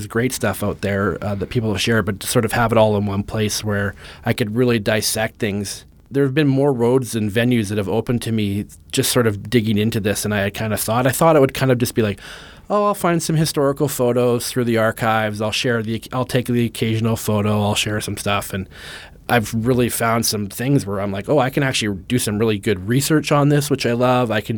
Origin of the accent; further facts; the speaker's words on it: Canada; I mean, as a Canadian, it's hard to get away from hockey